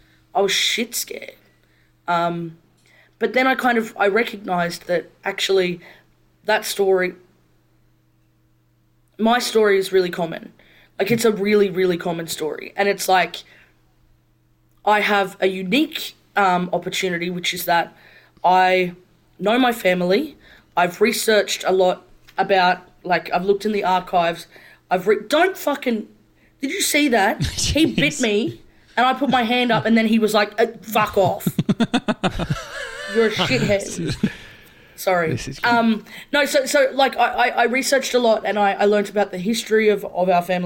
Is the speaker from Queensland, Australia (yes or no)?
yes; Brisbane, Queensland, Australia; I grew up in Brisbane. There was no blackfellas here.